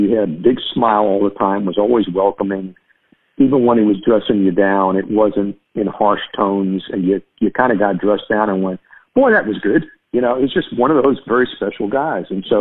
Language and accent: English; New York, United States; moved away as an adult; I was this guy from New York who was respected when I was in New York and at the label, And then I came down here and everybody thought, well, he's a hillbilly, he doesn't know shit.